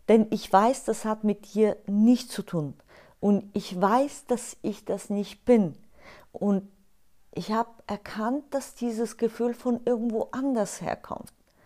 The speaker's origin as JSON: {"language": "German", "country": "Bulgaria", "said": "ich komme aus Bulgarien"}